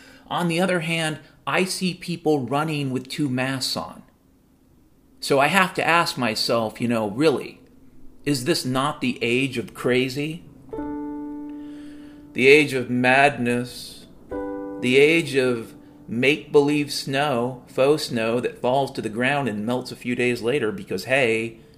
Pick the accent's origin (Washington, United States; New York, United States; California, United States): Washington, United States; Mount Vernon; I grew up in Mount Vernon, Washington, I actually grew up, the second house we lived on was on Little Mountain, not far from Big Lake.